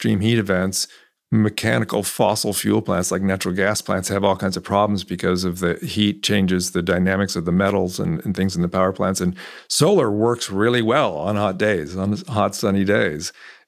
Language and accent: English; California, United States; also born or lived in New York; now in Texas, United States; I moved to Texas 4 years ago. I had lived in New York and I grew up in California.